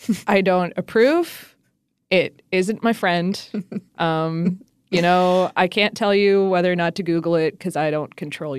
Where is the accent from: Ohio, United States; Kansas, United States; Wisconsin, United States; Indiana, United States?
Ohio, United States; also born or lived in Florida; Yeah, I'm from Ohio and Florida.